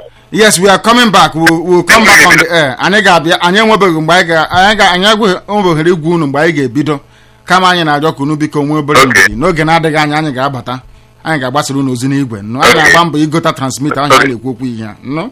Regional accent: Nigeria; I'm from Biafra. That's where I come from. I'm not from another African country. Yeah. I'm an Igbo man from Biafra.

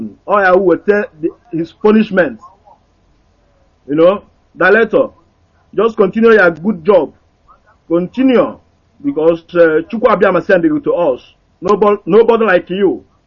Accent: Anambra, Nigeria; now in Pakistan; I'm from Anambra State.

